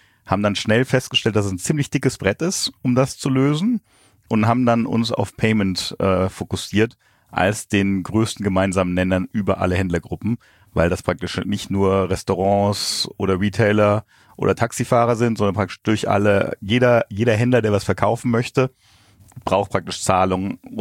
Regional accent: Frankfurt, Hesse, Germany; moved away as an adult; Frankfurt aufgewachsen, recht innenstadtnah. Ganz normal Abi in Frankfurt und dann habe ich mit 18 beschlossen, ich muss jetzt Frankfurt verlassen

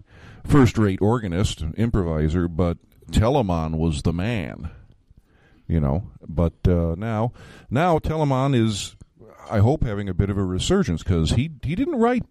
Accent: Villa Park, United States; I was very fortunate in that I came through a very, very good educational program. I grew up in Villa Park.

